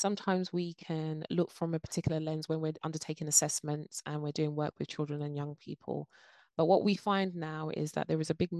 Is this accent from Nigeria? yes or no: yes; Nigeria; I'm Nigerian. My parents are, I'm first immigrants within the UK. And then also I'm from Nigeria, but I'm from a tribe within that area that makes up my values, my beliefs.